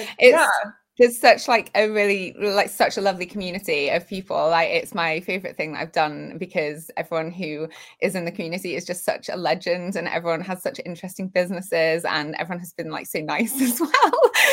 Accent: United Kingdom; It's it's been a lesson in being less British

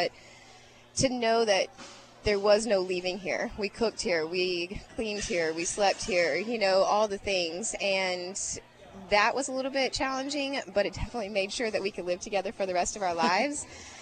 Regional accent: Crystal Beach, Texas, United States; My hometown is Crystal Beach, Texas.

